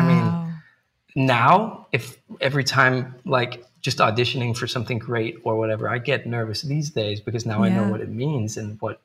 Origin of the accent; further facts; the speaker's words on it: Denmark; English is a second language; I'm from Denmark. I lived in Copenhagen. I was 19 years old. I was in high school.